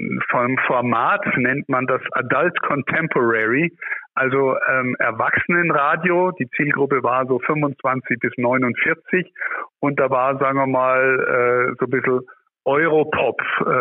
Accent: Amberg, Bavaria, Germany; born there; Ich bin geboren in Amberg in der Oberpfalz

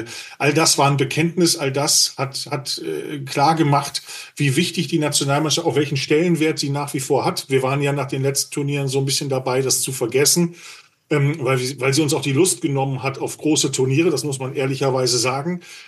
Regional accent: Berlin, Germany; Und das sage ich jetzt als Berliner.

